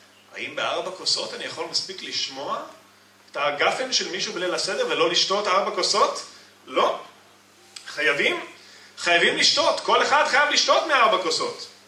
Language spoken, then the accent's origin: Hebrew; Ireland; Hebrew is a second language; מה, אנחנו באנו מאירלנד? אני כן.